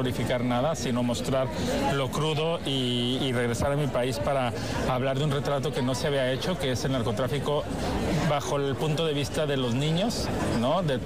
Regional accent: Mexico; now in Spain; Yo soy orgullosamente mexicano, radico por circunstancias de la vida en España

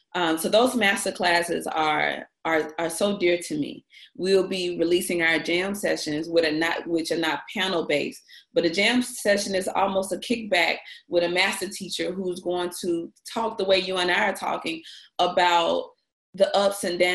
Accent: Mississippi, United States; now in Atlanta, United States; And I'm from Mississippi, so when I say our food is plant-based, I say that with the understanding that I'm a true Mississippian, so I have eaten it all.

